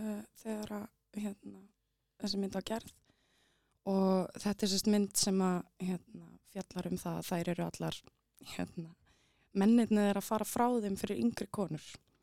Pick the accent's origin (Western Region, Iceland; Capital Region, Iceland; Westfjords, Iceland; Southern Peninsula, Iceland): Capital Region, Iceland; Álftanes; ólst upp á Altanis en við fórum í það sem hét Bessin.